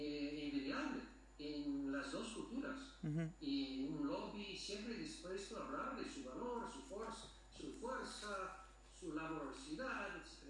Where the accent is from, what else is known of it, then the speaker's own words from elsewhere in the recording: Uruguay; Una noción de que somos todos simplemente uruguayos.